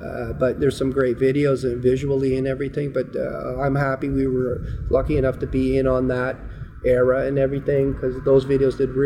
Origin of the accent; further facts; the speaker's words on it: Canada; We are good Canadian boys, that's for sure, right?